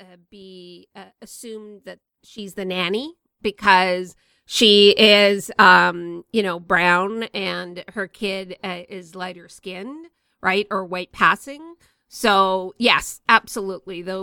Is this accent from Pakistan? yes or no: no; Canada; I'm Canadian. I'm a Canadian first and foremost.